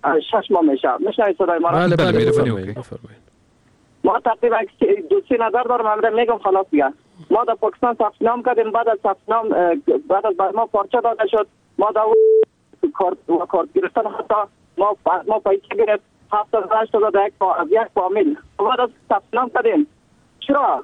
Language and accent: Persian; Badakhshan, Afghanistan; now in Pakistan; ما از بدخشان هستم، خودم در پاکستان فامینم.